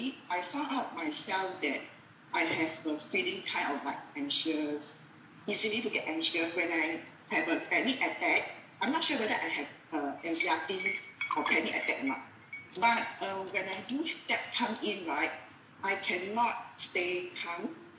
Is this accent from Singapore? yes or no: yes; Singapore; So, I'm from Singapore. I have been to Palilai for the past 2 years.